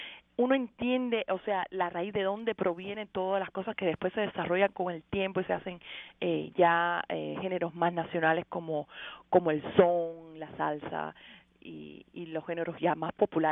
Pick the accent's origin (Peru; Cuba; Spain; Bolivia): Cuba; Havana; moved away as an adult; Yo nací en La Habana, en la capital. Y bueno, nací, me crié y bueno, viví ahí hasta mis años más jóvenes. Ya después yo salgo de Cuba en el año 99.